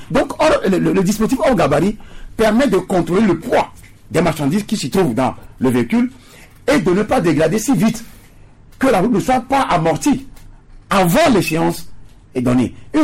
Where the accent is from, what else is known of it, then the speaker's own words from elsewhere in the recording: Togo; Le Moro Naba au Burkina ne fera jamais ça. Pourquoi c'est chez nous au Togo?